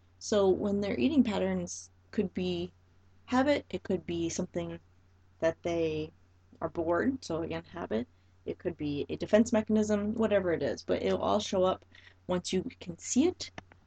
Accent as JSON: {"language": "English", "region": "Maine", "country": "United States", "said": "So when I was a baby trainer, I came from Maine, which again, no one had a trainer, like I said before. Money was always a thing for us growing up."}